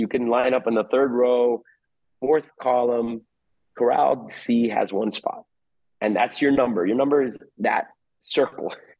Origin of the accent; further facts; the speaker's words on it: Cuba; accent: Cuban; About my Cuban accent maybe sounded bad there.